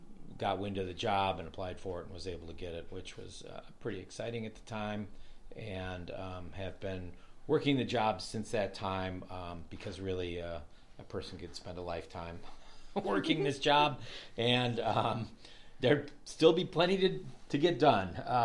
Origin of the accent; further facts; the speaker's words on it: Cleveland, Ohio, United States; moved away as an adult; now in Alaska, United States; Moved north and west from my hometown of Cleveland, Ohio. I went to school in northern Wisconsin on the Great Lakes, and then got an undergraduate degree there.